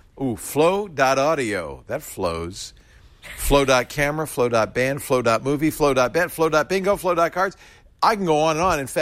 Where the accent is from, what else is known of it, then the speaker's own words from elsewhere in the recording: Providence, Rhode Island, United States; I grew up in Providence in a house built in 1806.